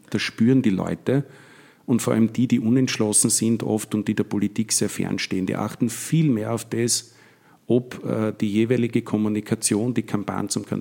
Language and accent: German; Vienna, Austria; Ich komme selber aus dem Gemeindebau in Wien, also aus Wien-Donnerstadt, aus einem Flächenbezirk.